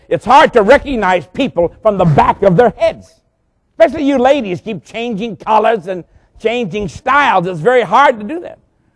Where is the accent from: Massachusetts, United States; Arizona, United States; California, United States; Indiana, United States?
Massachusetts, United States; Boston; I'm from Boston. My wife and I were both raised in Boston. And people in Boston are very reserved.